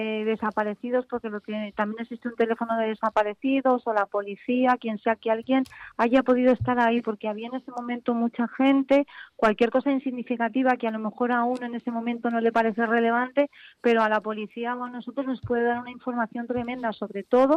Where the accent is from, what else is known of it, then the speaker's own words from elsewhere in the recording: Community of Madrid, Spain; now in Gijón, Spain; estamos aquí en Gijón desplazados porque nosotros somos madrileños